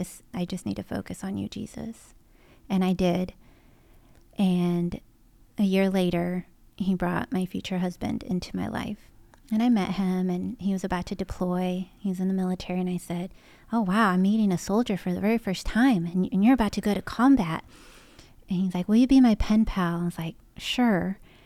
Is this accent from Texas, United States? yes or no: yes; Austin, Texas, United States; So for example, I'm from Texas.